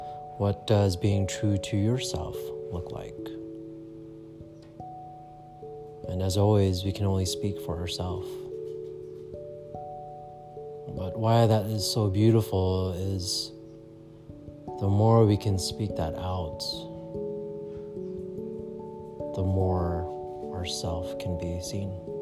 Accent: San Jose, California, United States; also born or lived in Las Vegas / San Diego; I'm from San Jose, California, and lived in Las Vegas for roughly around 12 years. And I moved to San Diego for 5 years.

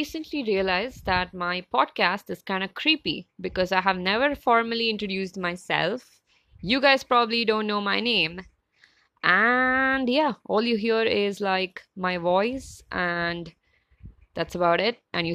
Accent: India; And I'm from India. I'm in a city called Bangalore.

